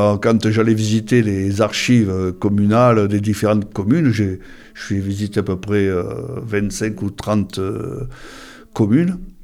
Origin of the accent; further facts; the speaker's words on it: Périgueux, Nouvelle-Aquitaine, France; born there; Ah, je suis né à Périgueux.